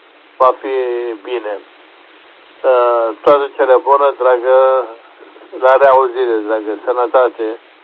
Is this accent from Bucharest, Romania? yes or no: no; Brăila, Brăila County, Romania; din Brăila. Vreau să spun că ai venit foarte bine, cu modulație perfectă. Vremea la Brăila a fost când cu ploaie, când cu soare